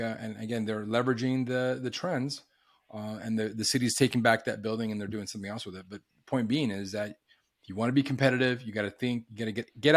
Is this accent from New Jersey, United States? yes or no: no; Douglas, Arizona, United States; They did that in my hometown of Douglas, Arizona.